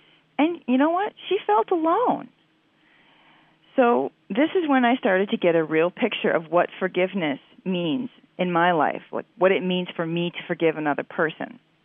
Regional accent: Chicago, Illinois, United States; I am from Chicago, Illinois.

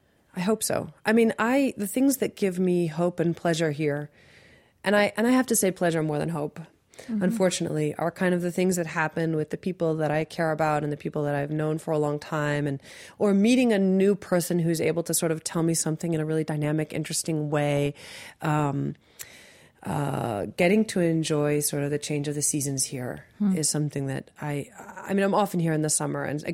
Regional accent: Massachusetts, United States; I'm coming from Massachusetts and, mm-hmm. you know, the wonderful cities of Somerville and Cambridge and Massachusetts.

